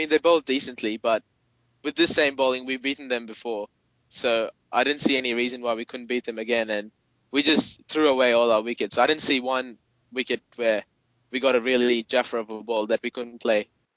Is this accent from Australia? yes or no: yes; Australia; from Australia.